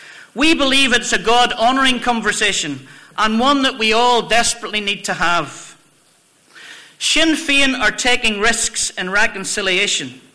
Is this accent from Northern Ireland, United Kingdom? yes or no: yes; Ballymena, Northern Ireland, United Kingdom; I am a Presbyterian from Ballymena, and it's a long way from there to having a priest as one of your dearest friends